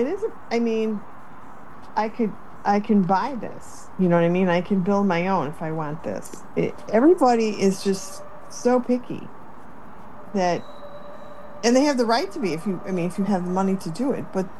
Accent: Chicago, Illinois, United States; You can tell we're all from Chicago. We know how it works.

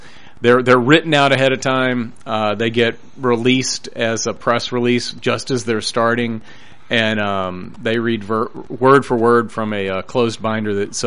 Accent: Tennessee, United States; that's just because I'm naive and from Tennessee.

